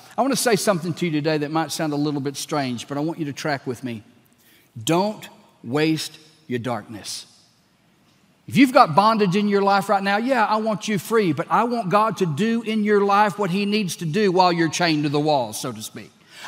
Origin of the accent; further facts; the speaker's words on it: Texas, United States; I am a Texan.